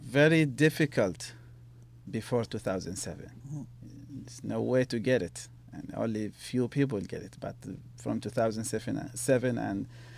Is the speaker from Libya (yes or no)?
yes; Libya; now in United States; When I was trying to come to the U.S. and I had to travel 1,000 kilometers from my village, my hometown, to Tripoli, to FedEx office, to receive my I-20.